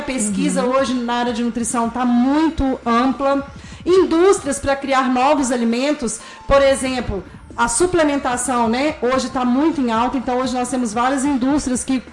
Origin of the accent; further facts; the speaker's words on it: Juiz de Fora, Minas Gerais, Brazil; now in Barbacena, Brazil; Eu sou de Juiz de Fora, sim, né? Dei aula em Juiz de Fora durante 10 anos em 3 faculdades, mas tenho um coraçãozinho para cá, tanto que eu tô aqui até hoje.